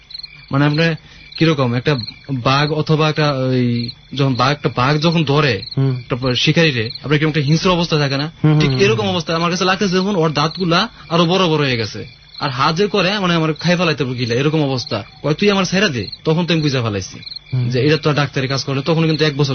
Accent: Gazipur, Dhaka Division, Bangladesh; আমার বাড়ি হয়েছে গাজীপুরে সদরে, আমার বাড়ি।

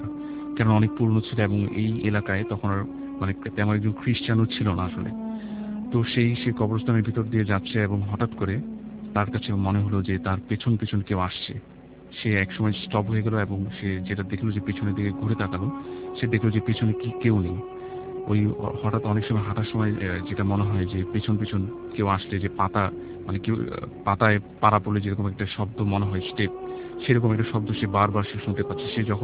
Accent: Dhaka, Dhaka Division, Bangladesh; পুরান ঢাকা থেকে এসেছি, আমি এসএসসিএ পড়ছি।

